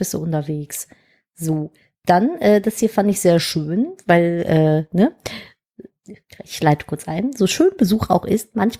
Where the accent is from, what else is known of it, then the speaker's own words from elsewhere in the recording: Cologne, North Rhine-Westphalia, Germany; Ich bin ja gebürtige Kölnerin. Ich bin ja in Köln-Nippes geboren und auch 30 Jahre dort aufgewachsen und unter die Gnade der kölschen Geburt gefallen. Und ich bin auch, ich kann auch Kölsch.